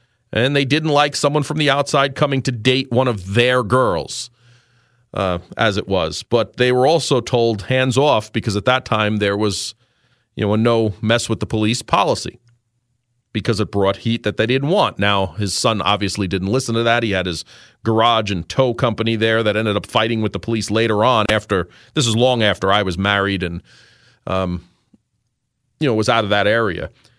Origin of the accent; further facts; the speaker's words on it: New York City, New York, United States; growing up in New York City, this was just part of the news every day in New York City.